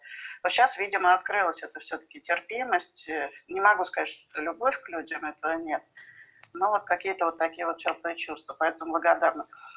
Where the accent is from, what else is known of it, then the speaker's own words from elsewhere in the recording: Saint Petersburg, Russia; Я выросла в семье алкоголиков. Я из Санкт-Петербурга.